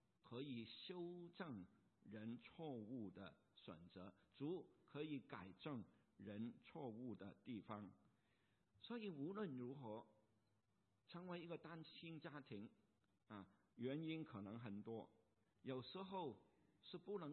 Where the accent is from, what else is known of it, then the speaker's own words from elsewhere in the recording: China; 我们中国人也是很多人都希望他的儿女和一个中国人结婚